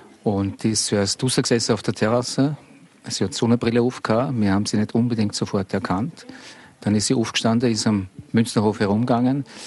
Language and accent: German; Austria; Und als Österreicher ist man natürlich immer mit der Kultur, mit der Tradition verbunden.